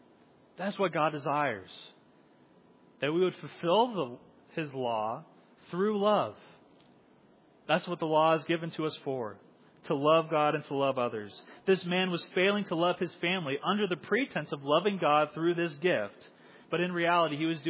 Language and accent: English; Springfield, Missouri, United States; also born or lived in Iowa; And I'm from right around here. I was born and raised in Iowa. I grew up in Springfield, Missouri. I consider this place my home.